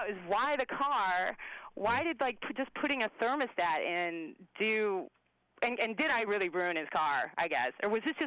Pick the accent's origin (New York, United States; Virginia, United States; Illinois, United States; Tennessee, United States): Illinois, United States; Chicago; I'm from Chicago.